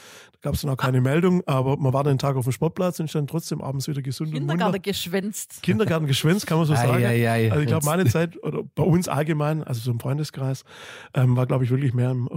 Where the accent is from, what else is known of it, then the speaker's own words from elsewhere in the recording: Nürtingen, Baden-Württemberg, Germany; born there; Geboren in Nürtingen, im schönen Nürtingen am Neckar.